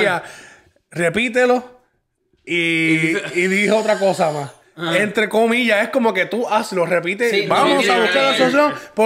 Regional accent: Puerto Rico; Estoy hablando como puertorriqueño.

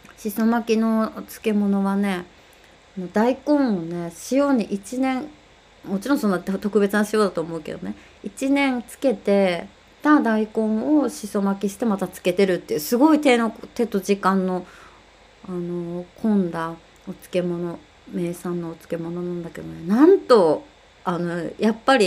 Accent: Hokkaido, Japan; 私北海道出身なので

